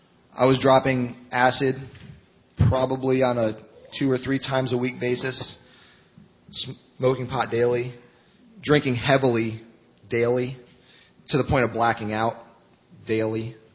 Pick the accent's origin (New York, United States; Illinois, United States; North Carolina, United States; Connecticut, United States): Connecticut, United States; Greenwich; I was born and raised here in Greenwich, Connecticut, to two great parents, Debbie and Charlie, and grew up in the church